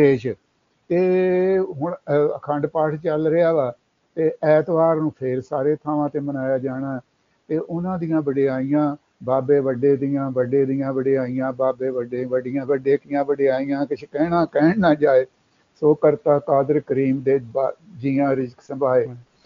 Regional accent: Punjab, India; ਅਤੇ ਮੇਰਾ ਪਿੰਡ ਜਿਹੜਾ ਉਹ ਰਹਿ ਗਿਆ ਜ਼ਿਲ੍ਹਾ ਅੰਮ੍ਰਿਤਸਰ ਦੇ ਵਿੱਚ

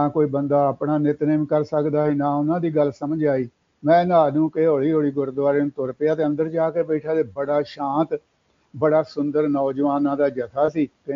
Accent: Suro Padda, Punjab, India; ਉੱਧਰ ਗੁਰਦਾਸਪੁਰ ਅਤੇ ਅੰਮ੍ਰਿਤਸਰ ਜ਼ਿਲ੍ਹੇ ਦੀ ਹੱਦ ਆ ਇਸ ਪਾਸੇ ਮੇਰਾ ਪਿੰਡ ਆ ਸੂਰੋ ਪੱਡਾ

